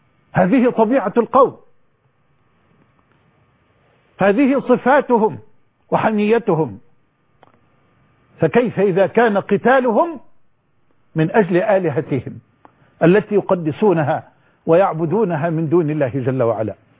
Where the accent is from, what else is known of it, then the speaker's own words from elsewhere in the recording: Egypt; بلدنا مصر